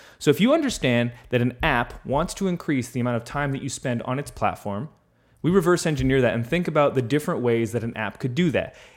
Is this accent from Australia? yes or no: no; Canada; I'm a Canadian